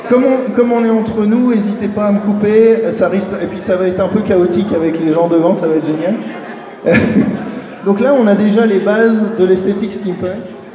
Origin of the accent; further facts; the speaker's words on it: France; Ah oui, alors je suis français, donc il va y avoir plein de références françaises pour vous faire plaisir.